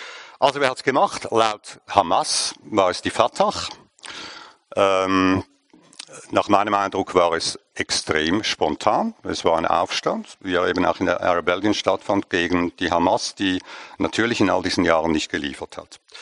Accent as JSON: {"language": "German", "region": "Zurich", "country": "Switzerland", "said": "sollte ich als Zürcher sagen"}